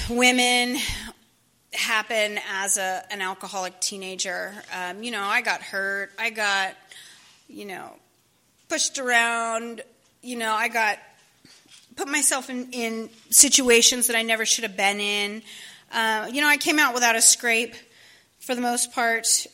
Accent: Irvine, California, United States; I grew up in Irvine, California. I had everything I needed and more.

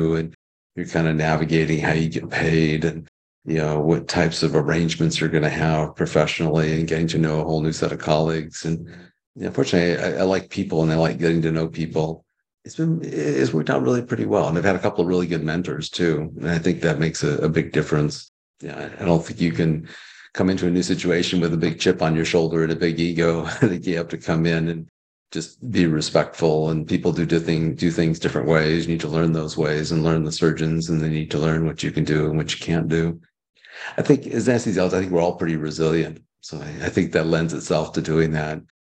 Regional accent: California, United States; born there; So I was born in California, went to Stanford undergrad, went to medical school in Texas, became a Texan briefly

